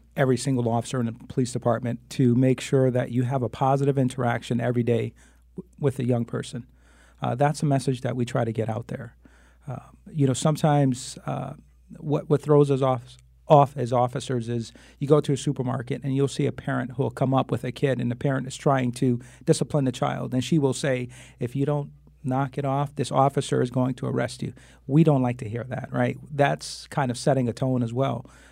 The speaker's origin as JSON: {"language": "English", "town": "Hartford", "region": "Connecticut", "country": "United States", "tie": "born or raised there", "said": "I was born and raised on Flatbush Avenue, lived in the same house from the time I was born until the time I graduated high school. You know, proud graduate of Hartford Public Schools"}